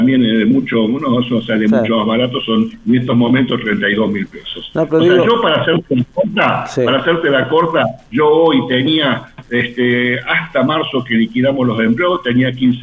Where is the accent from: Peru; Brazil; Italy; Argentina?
Argentina; Córdoba; yo peleo por mi trabajo y soy muy cordobés